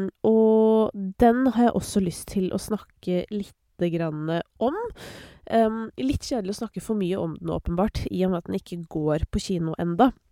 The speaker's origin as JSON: {"language": "Norwegian", "town": "Oppegård", "region": "Akershus", "country": "Norway", "tie": "born or raised there", "said": "jeg kommer jo fra Oppegård kommune."}